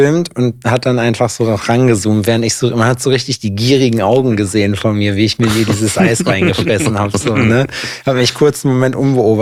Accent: Lüdenscheid, North Rhine-Westphalia, Germany; Bei uns in Lüdenscheid hat sich mal bei einer Kirmes so eine Kapsel, so eine Gondel gelöst vom Breakdancer.

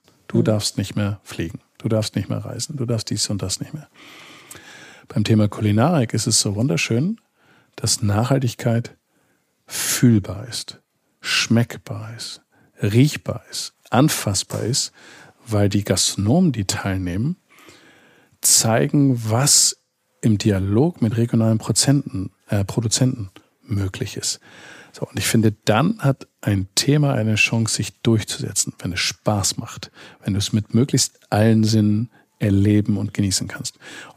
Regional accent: Eckernförde, Schleswig-Holstein, Germany; also born or lived in Stade; Ich bin Norddeutscher, ich bin in Stade geboren, Eckernförde aufgewachsen.

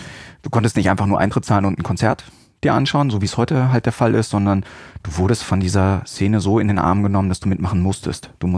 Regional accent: Salzgitter, Lower Saxony, Germany; Ich stamme aus Salzgitter.

